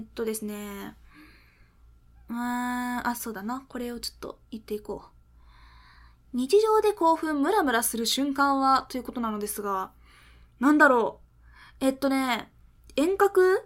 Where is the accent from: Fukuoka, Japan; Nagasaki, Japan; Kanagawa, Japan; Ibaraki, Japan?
Fukuoka, Japan; まあ博多弁です。博多弁ですじゃない。福岡県出身です。福岡から出て、そこに何年かも住むなんてしたこともありません。もう根っからの福岡県民です。